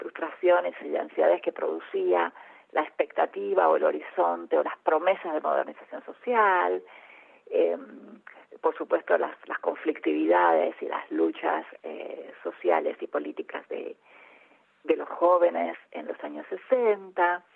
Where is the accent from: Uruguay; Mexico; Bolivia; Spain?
Uruguay; moved away as an adult; now in Argentina; soy uruguaya, efectivamente, me formé en la Universidad de la República, y bueno, allí soy historiadora por la Universidad Pública de Uruguay